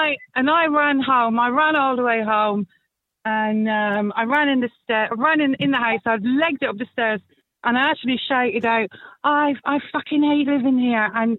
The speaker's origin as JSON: {"language": "English", "country": "Ireland", "accent": "Irish", "lives_now": "London, United Kingdom", "said": "Because by the time I moved to London, I still had my Irish accent, you know?"}